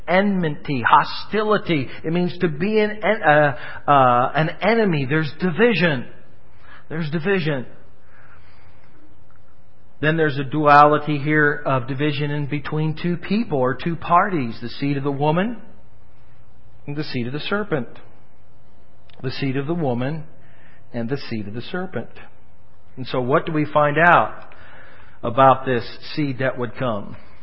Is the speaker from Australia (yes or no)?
no; Pennsylvania, United States; I have a friend back when I was growing up in Pennsylvania.